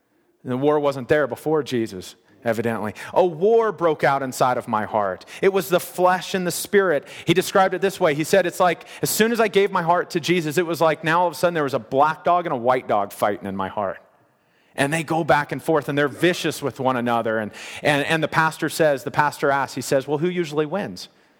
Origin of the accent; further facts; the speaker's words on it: Kentucky, United States; I grew up in Kentucky. The whole state smells like cigarette smoke